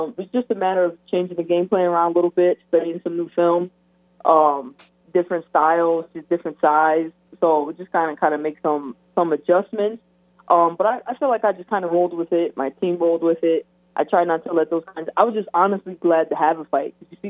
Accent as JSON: {"language": "English", "region": "Massachusetts", "country": "United States", "tie": "born or raised there", "said": "And, I grew up in Massachusetts, and since they don't have a Boston team, I've been going for the Las Vegas Aces"}